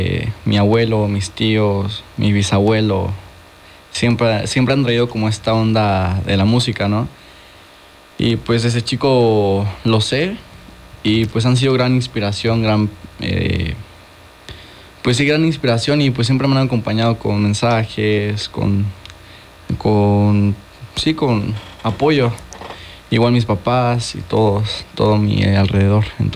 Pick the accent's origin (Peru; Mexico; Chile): Mexico; Jojutla, Morelos; Pues soy originario de Jojutla, Morelos. Ahorita por la uni ando aquí en Cuerna.